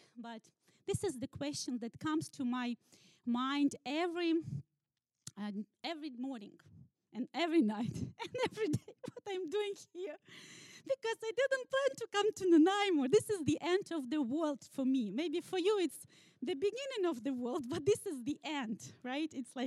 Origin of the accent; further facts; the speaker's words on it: Kyiv, Ukraine; I'm from Ukraine and I'm from Kyiv.